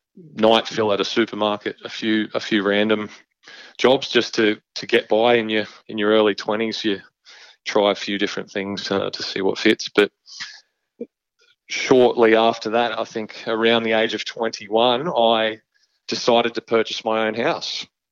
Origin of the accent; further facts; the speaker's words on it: Bossley Park, New South Wales, Australia; I grew up around the Fairfield area in a suburb called Bosley Park. And later we my family decided to sell up and have a year on the road to travel around Australia in a caravan.